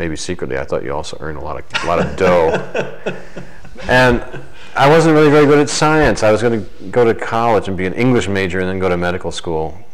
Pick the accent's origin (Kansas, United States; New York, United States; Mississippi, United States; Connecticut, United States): New York, United States; Scotia; I was born and raised in Schenectady, New York, in a little suburb of Schenectady across the Mohawk River from it called Scotia, which means Scotland.